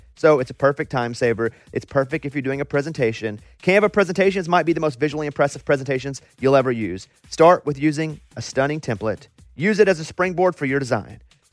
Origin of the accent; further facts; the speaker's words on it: Arkansas, United States; Don't do Arkansas because I'm from Arkansas. You could have just told the story that put my state into it